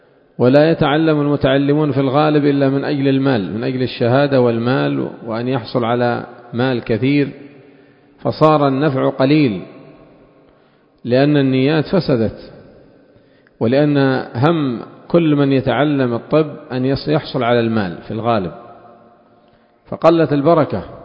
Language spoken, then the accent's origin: Arabic; Yemen; وخاصة عندنا في اليمن